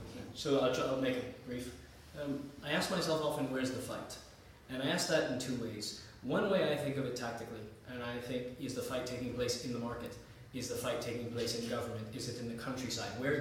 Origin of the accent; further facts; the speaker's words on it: Egypt; and I'm from Egypt, and increasingly in Egypt as well